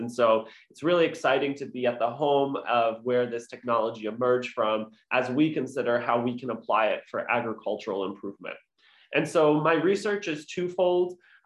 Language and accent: English; New York, United States; So I grew up on Long Island, New York, where my parents operated a small takeout lunch restaurant.